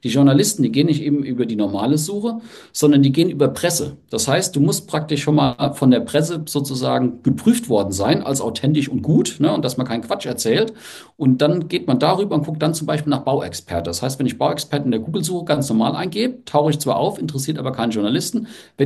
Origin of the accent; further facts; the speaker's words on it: Rhineland-Palatinate, Germany; Also ich bin im Westerwald groß geworden